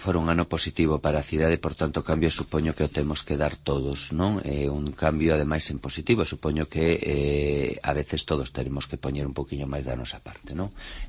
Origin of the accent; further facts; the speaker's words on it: Ourense, Galicia, Spain; pero por riba de todo son de Ourense, debome a esta cidade, ¿no?